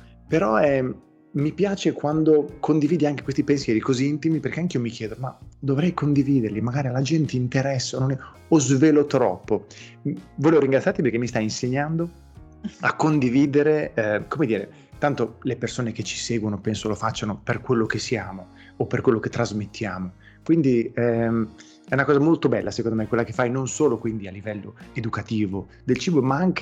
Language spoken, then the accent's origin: Italian; Emilia-Romagna, Italy; Io sono romagnolo, quindi sì.